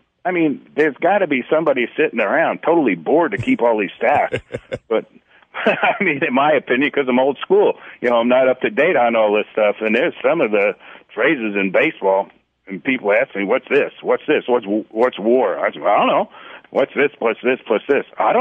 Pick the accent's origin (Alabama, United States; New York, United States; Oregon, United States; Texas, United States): New York, United States; now in Kansas City, United States; I grew up in New York, and obviously growing up in New York, I was a Yankee fan.